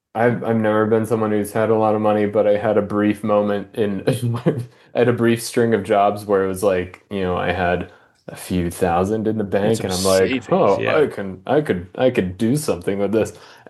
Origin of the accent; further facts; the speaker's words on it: Virginia, United States; I'm from Virginia originally.